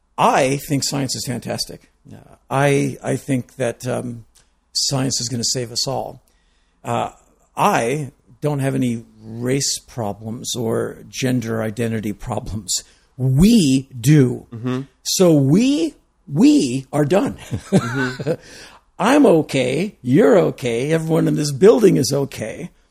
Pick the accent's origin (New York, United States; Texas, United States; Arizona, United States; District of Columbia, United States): District of Columbia, United States; Washington; I was raised in Washington, D.C. by a mother who worked for Joseph Califano under Johnson.